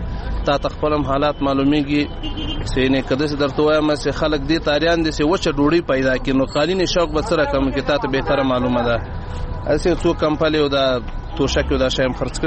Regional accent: Logar, Afghanistan; زه د لوګر ولایت اوسیدونکی یم.

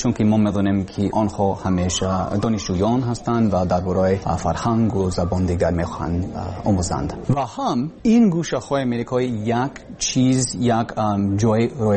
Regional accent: Texas, United States; born there; Persian is a second language; من زادگاهم تکساس، ایالت تکساس و در آنجا در دانشگاه تکساس در شهر آستن در تاکتی تکساس تحصیل میکردم

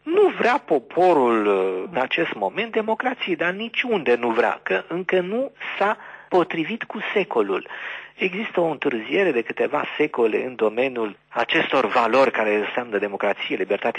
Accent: Bukovina, Romania; eu sunt mândru că sunt bucovinean. E o specificitate. După aia sunt mândru că sunt român. După aia sunt mândru când plec în Statele Unite în vizită că sunt european.

